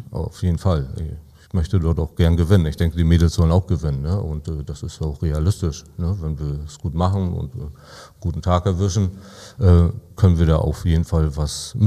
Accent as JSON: {"language": "German", "town": "Nossendorf", "region": "Mecklenburg-Vorpommern", "country": "Germany", "said": "Auf einem kleinen Dorf, Nossendorf, bei Demmin, da wo ich herkomme."}